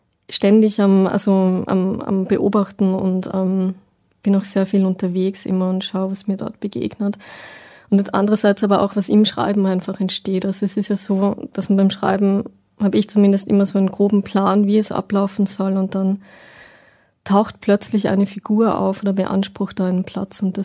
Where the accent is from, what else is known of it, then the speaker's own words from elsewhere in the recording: Upper Austria, Austria; in Österreich, in Oberösterreich, wo ich herkomme